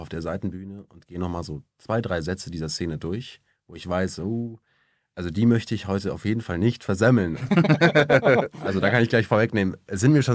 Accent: Munich, Bavaria, Germany; moved away as an adult; now in Leipzig, Germany; Ich komme eigentlich aus München, die Familie kommt aus Oberammergau und ich bin dann mit 21 nach Leipzig zum Studium

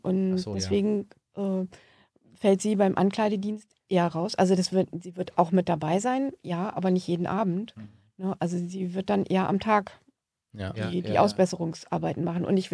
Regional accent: Harz, Germany; Der Harz bleibt auf jeden Fall meine Heimat

